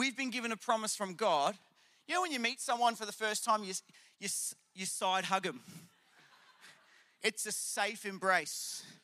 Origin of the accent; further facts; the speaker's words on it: Australia; And being an Australian man, I grabbed the back of the motorbike.